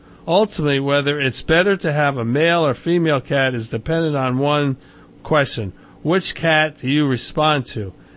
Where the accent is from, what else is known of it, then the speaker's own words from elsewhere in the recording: Lunenburg, United States; Long, long ago, before the internet, after push-button phones, I grew up in Lunenburg.